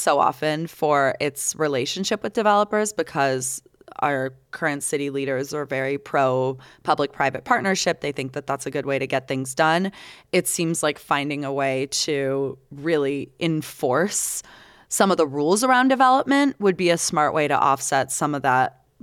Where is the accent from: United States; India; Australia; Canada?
Canada; I also never get sent these surveys because I'm Canadian.